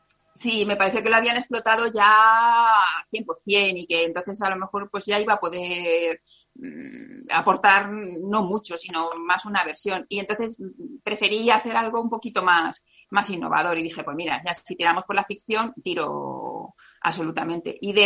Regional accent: Madrid, Community of Madrid, Spain; yo soy de Carabanchel Profundo, ahí como Manolito Gafota.

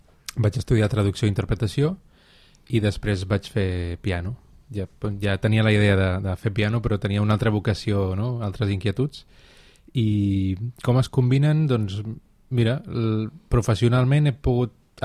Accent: Sitges, Catalonia, Spain; Doncs força aviat, cap als 6 anys vaig començar a tocar una mica el piano. Jo sóc de Sitges

